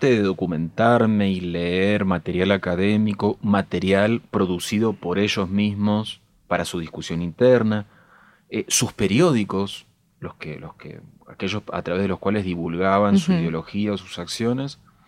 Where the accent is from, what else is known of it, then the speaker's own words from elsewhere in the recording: Castelar, Buenos Aires Province, Argentina; Soy de Castelar, 40 kilómetros.